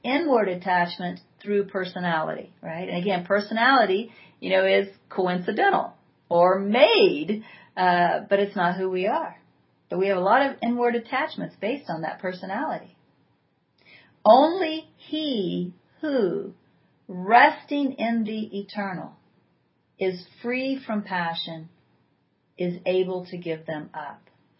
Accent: Tulsa, Oklahoma, United States; I was raised in Tulsa, Oklahoma.

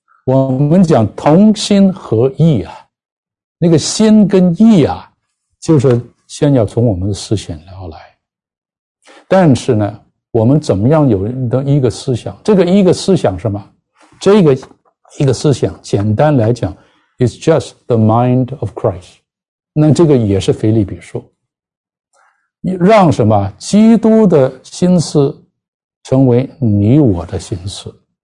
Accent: Hong Kong; 我常常讲我是香港来，我是中国人，但是我是香港人了、啊、我不是先是香港人才是中国人了、

